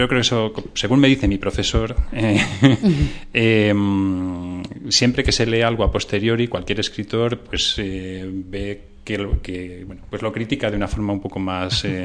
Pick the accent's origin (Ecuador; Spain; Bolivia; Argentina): Spain; Castile and León; mi pueblo, yo soy de pueblo, de Segovia